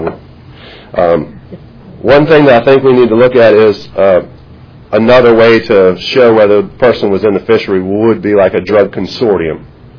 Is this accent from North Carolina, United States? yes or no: yes; North Carolina, United States; We're all guys from North Carolina.